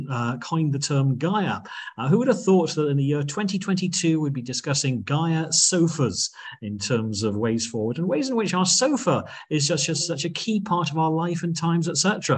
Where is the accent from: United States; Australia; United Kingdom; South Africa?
United Kingdom; Middlesbrough, North East England; hey, listen, George, I'm from Middlesbrough.